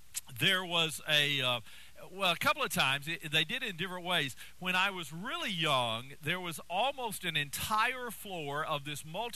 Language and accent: English; Georgia, United States; In our household, growing up in Georgia, we celebrated Christmas along with places like Macy's.